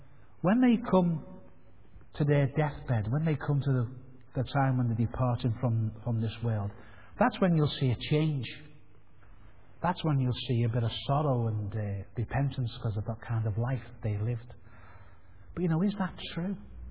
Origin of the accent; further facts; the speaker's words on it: Heighton, North West England, United Kingdom; I come from Heighton, by the way, so it's not that posh there, but it's got one or two nice places.